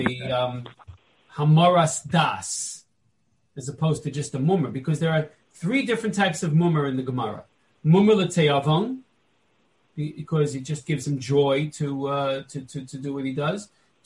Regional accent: New York City, New York, United States; Where I grew up in the Bronx, it was at 6:30 in the morning because they had to be at work early, right?

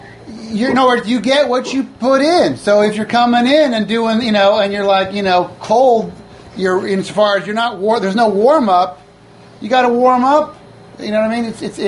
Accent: Seattle, Washington, United States; When I grew up in Seattle, Washington, it's an Orthodox shul.

